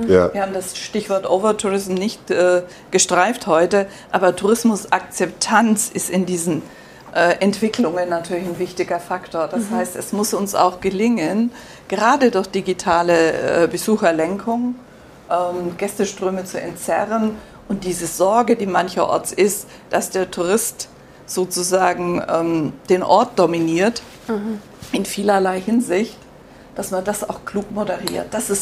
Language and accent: German; Augsburg, Bavaria, Germany; Ich bin in Bayern geboren, sozialisiert